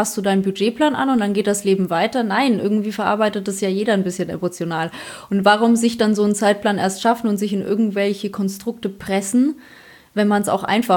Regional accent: Poland; Bei uns in Polen gibt es nur den Alleinunterhalter.

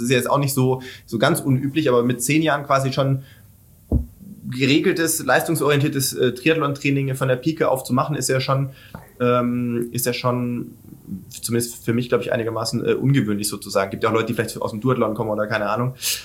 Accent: Stuttgart, Baden-Württemberg, Germany; ich komme jetzt aus der Großraum Stuttgart

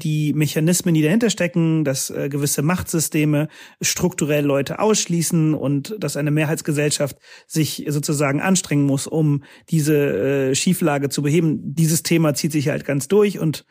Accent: Bonn, North Rhine-Westphalia, Germany; moved away as an adult; also born or lived in Cologne / London; Ja, ich bin ein Rheinländer, würde ich sagen, in Bonn geboren, in Köln studiert, bin sehr früh raus in die weite Welt nach dem Studium nach London

